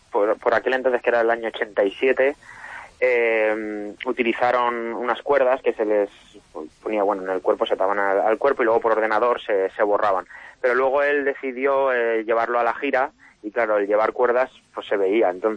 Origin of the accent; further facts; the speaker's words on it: Valencian Community, Spain; porque yo soy valenciano.